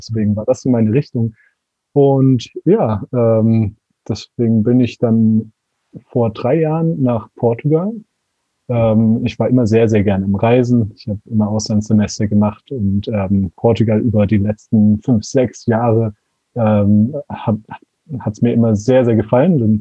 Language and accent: German; Konstanz, Baden-Württemberg, Germany; Ich bin aus Deutschland, ich komme aus Konstanz am schönen Bodensee